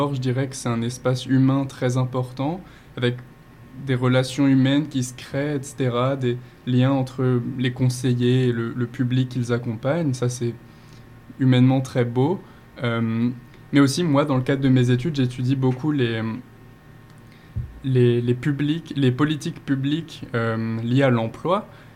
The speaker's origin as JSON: {"language": "French", "town": "Châlons-en-Champagne", "region": "Grand Est", "country": "France", "tie": "born there", "said": "Alors je suis né à Châlons-Champagne"}